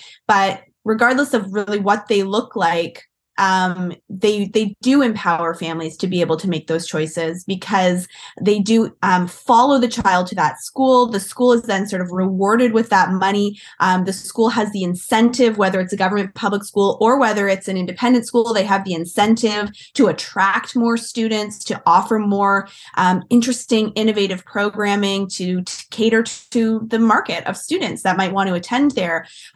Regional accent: Ontario, Canada; so I'm from Ontario.

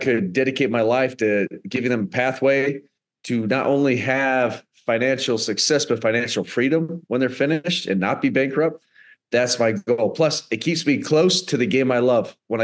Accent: United States; especially being an American going overseas, that I was able to stay for a decade at one of the greatest clubs in Europe

